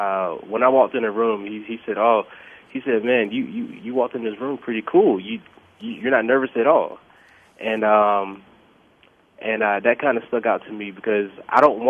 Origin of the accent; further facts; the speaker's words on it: Atlanta, Georgia, United States; because I've worked, in hospitals, and I'm from Atlanta, so I've worked in hospitals in an underserved community in Atlanta